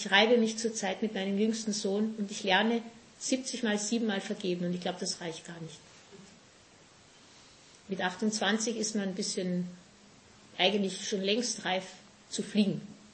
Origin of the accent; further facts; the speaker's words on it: Austria; ich weiß nicht, wie man hier sagt, ich bin ja Österreicherin